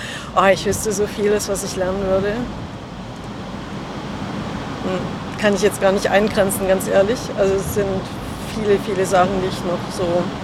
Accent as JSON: {"language": "German", "town": "Kirchheim unter Teck", "region": "Baden-Württemberg", "country": "Germany", "said": "Aus dem Raum Stuttgart komme ich, also Kirchheim-Teck, Schwäbische Alb."}